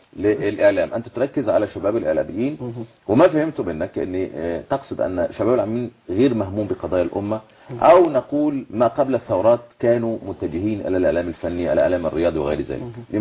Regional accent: Egypt; احنا معروفين كمصريين

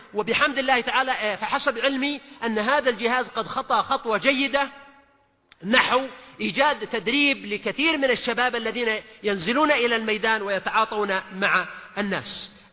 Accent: Saudi Arabia; نحن كمجتمع سعودي بالدرجة الأولى إلى أناس متوافقين نسعى إلى هدف واحد

